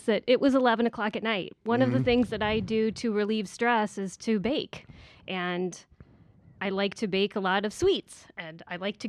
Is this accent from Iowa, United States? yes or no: yes; Iowa, United States; Well, I was born and raised in Iowa in a very small town. Go Hawkeyes.